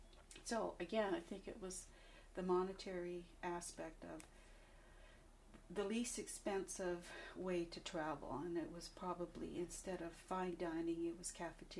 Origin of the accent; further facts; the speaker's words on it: Bushey Heath, East of England, United Kingdom; born there; I was born in Bushy Heath, Watford, Hertfordshire, in London.